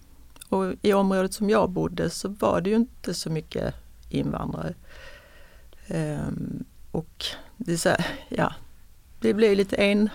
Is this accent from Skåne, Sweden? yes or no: yes; Malmö, Skåne, Sweden; also born or lived in Växjö / Nyköping / Karlskrona; Jag födde i Växjö och sen flyttade vi till Nyköping och sen bodde vi i Karlskrona och sen Malmö.